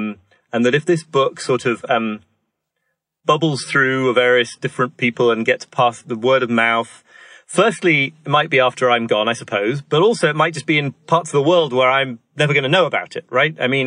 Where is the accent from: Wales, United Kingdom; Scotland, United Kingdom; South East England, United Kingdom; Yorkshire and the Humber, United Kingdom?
Yorkshire and the Humber, United Kingdom; York; I grew up in York in the north of England, where there's a very beautiful, huge old cathedral called York Minster.